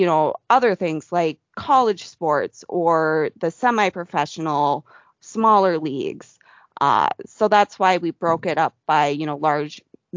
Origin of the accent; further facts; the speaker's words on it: Minnesota, United States; For instance, I'm from Minnesota, so I was surprised to see that we ranked as low as we did on the hockey one because, we're known as the state of hockey.